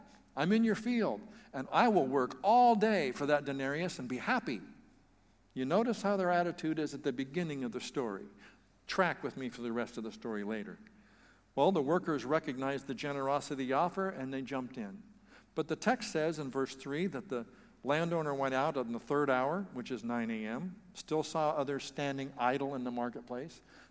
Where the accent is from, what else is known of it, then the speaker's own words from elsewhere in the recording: California, United States; me growing up in the San Joaquin Valley knows if when the harvest time of grapes is, it's at the late part of summer